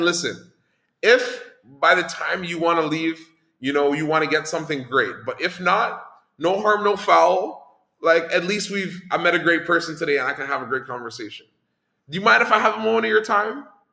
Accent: Toronto, Ontario, Canada; I'm from Toronto.

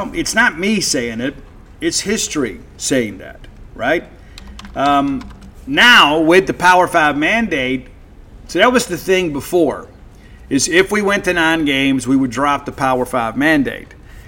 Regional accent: Mississippi, United States; I always get mine with ranch dressing because I'm from South Mississippi. It's kind of in the Highway 98, Ten Commandments.

